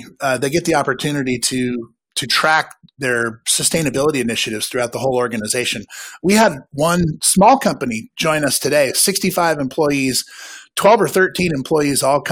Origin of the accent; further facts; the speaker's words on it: Eugene, Oregon, United States; And I grew up in Eugene, Oregon, which means I legit hug trees.